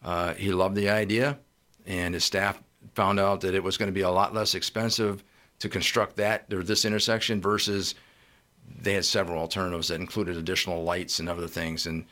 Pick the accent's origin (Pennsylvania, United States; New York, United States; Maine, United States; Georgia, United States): Pennsylvania, United States; I'm originally from Pennsylvania. I'm a Steelers fan.